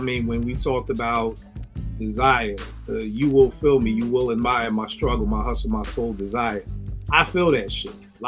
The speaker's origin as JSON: {"language": "English", "town": "Philadelphia", "region": "Pennsylvania", "country": "United States", "said": "For people who know I'm from Philly, I know the root."}